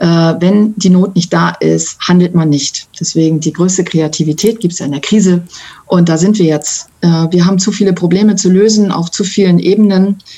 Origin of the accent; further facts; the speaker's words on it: Singapore; now in Hamburg, Germany; Ja, ich bin ja eigentlich Stadtmensch. Also ich bin in der Metropole Singapur groß geworden. Und hat es mich zurück nach Hamburg verschlagen.